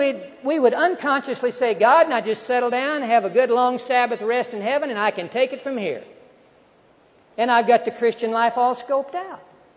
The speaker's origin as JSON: {"language": "English", "town": "Dodsonville", "region": "Texas", "country": "United States", "tie": "born there", "said": "the first Sunday after I was born in Dodsonville, Texas. But one thing that really gets me when I hear this statement, well, we Baptists don't do it that way."}